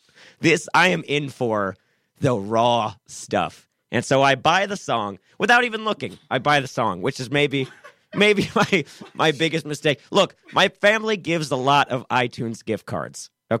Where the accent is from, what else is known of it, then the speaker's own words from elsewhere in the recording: Maryland, United States; I'm from Maryland. That's one thing about my personal life that you will know. I often go home for Thanksgiving to Western Maryland.